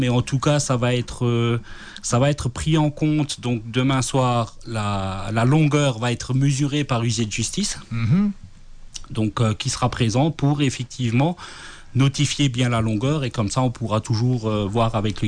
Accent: Grand Est, France; puisqu'il faut savoir que chez nous en Alsace, la tradition de la pâte pour une tarte flambée qui est vraiment très fine.

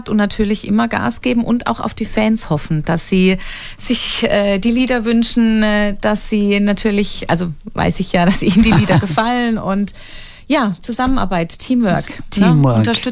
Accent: Walldürn, Baden-Württemberg, Germany; now in Sindelfingen, Germany; Ich komme ja ursprünglich aus Waldürn, genau. Auch Baden-Württemberg, aus dem Odenwald. Mhm. Aber wohne ja in Sindelfingen bei Stuttgart.

